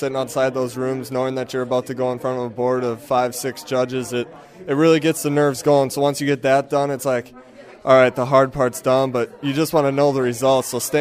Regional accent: Randolph, Wisconsin, United States; I'm from Randolph, Wisconsin, small little town in south central Wisconsin.

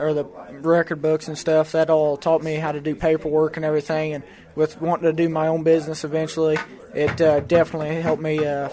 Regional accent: Greenville, Illinois, United States; Greenville, Illinois, Bond County.

